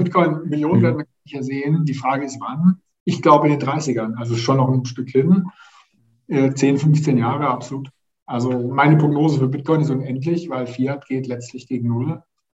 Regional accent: Baden-Württemberg, Germany; Als Schwabe fällt es mir schwer, Geld auszugeben

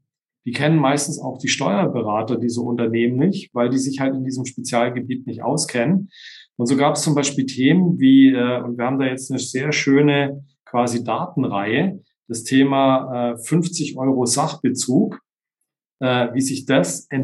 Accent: Baden-Württemberg, Germany; ich komme ja ursprünglich aus dem Schwabenland gebürtig.

